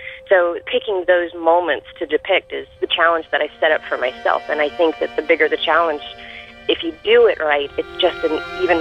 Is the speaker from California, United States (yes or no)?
no; Houston, Texas, United States; also born or lived in Galveston; And growing up in Houston and Galveston, I remember back in 1983 when Hurricane Alicia roared up I-45 towards us